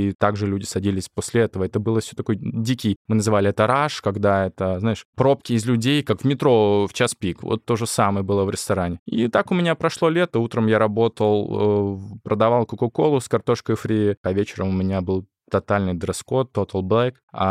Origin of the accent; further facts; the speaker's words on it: Siberia, Russia; moved away; я же еще из Сибири.